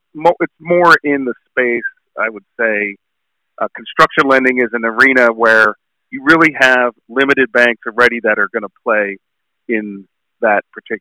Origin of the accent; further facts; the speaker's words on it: New Jersey, United States; So originally I'm from New Jersey.